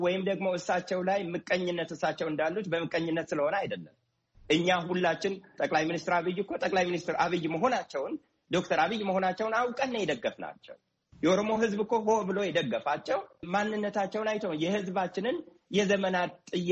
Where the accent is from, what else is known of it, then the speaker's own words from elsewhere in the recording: Oromia, Ethiopia; እኔ አብቹ ነኝ ብያለሁ። ከአዲስ አበባ ዙሪያ ተነቅለው ነው አርሲ የገቡት። አርሲ ነው ተወልጄ ያደግኩት።